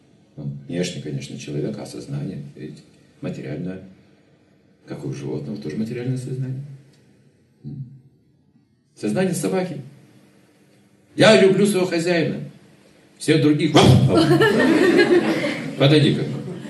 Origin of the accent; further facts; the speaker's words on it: Kurday, Jambyl Region, Kazakhstan; born there; Я родился в Курдае. Всю жизнь я знаю об этом, что я курдайский.